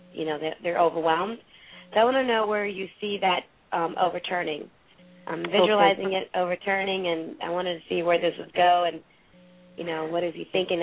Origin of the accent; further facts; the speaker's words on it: Pennsylvania, United States; now in Georgia, United States; I'm calling from Georgia, but I'm also an up north person from Pennsylvania